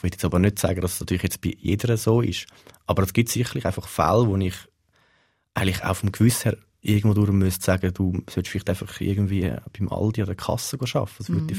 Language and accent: German; Winterthur, Zurich, Switzerland; es hat mal in Winterthur, wo ich herkomme